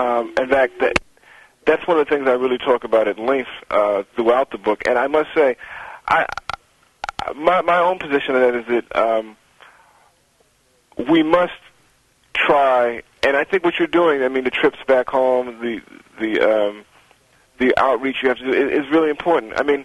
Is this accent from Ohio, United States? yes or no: no; Brooklyn, New York, United States; I grew up in Brooklyn, New York. And when I finally got my apartment and had a chance to move to Manhattan, to the West Side, which was a much more integrated environment, or stay in Brooklyn in an area which was predominantly black